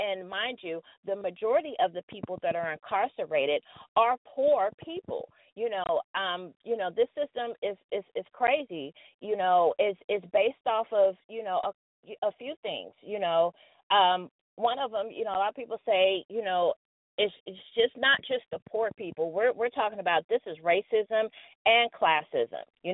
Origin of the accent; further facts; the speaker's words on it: Cincinnati, Ohio, United States; You know, I'm from Cincinnati too, Sister Tahira